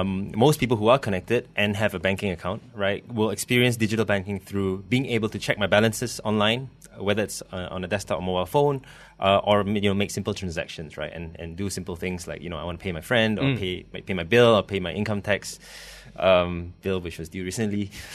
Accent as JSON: {"language": "English", "country": "Malaysia", "said": "we as a consumer, as a Malaysian consumer, are becoming more and more aware that we need to get this information somewhere."}